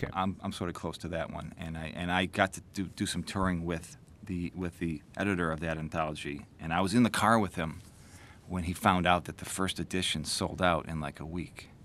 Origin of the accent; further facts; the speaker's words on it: Michigan, United States; us growing up in Michigan, that's a pretty easy choice. You just go north, and you cross a bridge to a different world up there